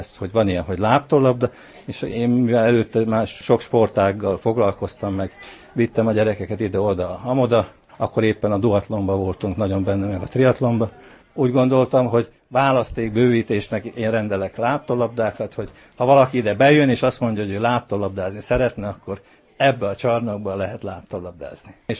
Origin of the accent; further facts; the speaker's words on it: Abony, Pest, Hungary; also born or lived in Zalaegerszeg; Zala megyében, Zalaegerszegen születtem, a szüleim akkor Zalában éltek, de utána visszaköltöztek ide a szomszéd településre. Abonyba gyerekeskedtem, ott végeztem az általános iskolát és a középiskolát